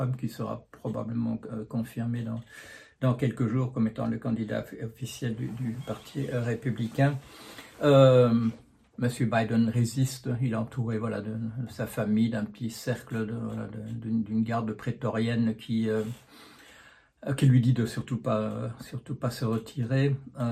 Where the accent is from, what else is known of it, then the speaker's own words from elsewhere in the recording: Belgium; born there; moved away as an adult; je suis belge de naissance, mais j'ai habité le plus souvent dans d'autres pays que le mien, mon pays d'origine. Enfin, non, c'est pas vrai. Je suis resté finalement une vingtaine d'années au départ en Belgique